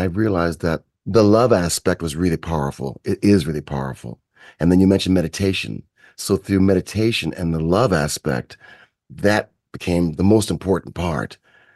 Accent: Kalamazoo, Michigan, United States; I'm from Kalamazoo, Michigan, between Chicago and Detroit, right in the middle of the country, Kalamazoo, where they make Gibson guitars, you know.

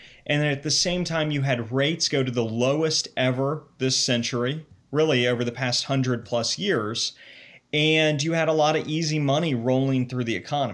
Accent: Cincinnati, Ohio, United States; also born or lived in New York; So I am I grew up in the Cincinnati area. I lived in New York before the pandemic hit.

